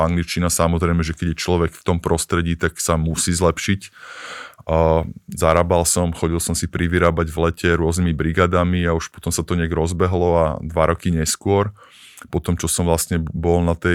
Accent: Pezinok, Bratislava Region, Slovakia; moved away as an adult; vyrastal som v Pezinku

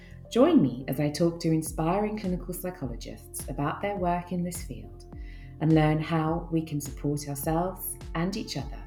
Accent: Johannesburg, Gauteng, South Africa; I grew up in Johannesburg in the 80s and 90s, and there was huge levels of violent crime.

